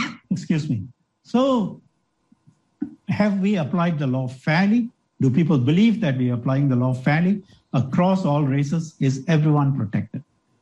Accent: Singapore; But beyond that, we are also Singaporeans.

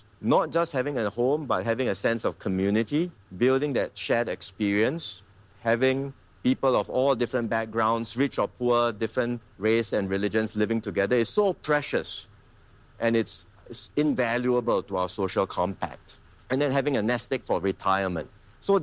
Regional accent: Marine Parade, Singapore; Growing up in Marine Parade will always be a special part of my life. First of all, it's right next to East Coast Park and the beach

